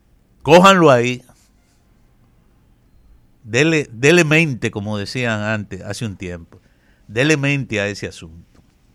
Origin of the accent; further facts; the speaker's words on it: Dominican Republic; Que es algo que como dominicanos y como ocurre en casi todos los países, necesitamos saber cuáles son nuestros elementos de identidad.